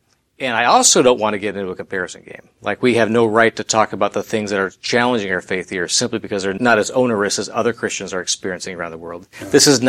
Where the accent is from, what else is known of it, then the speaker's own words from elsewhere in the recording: United States; because of where I am and who I am as an American, but more as a kingdom citizen.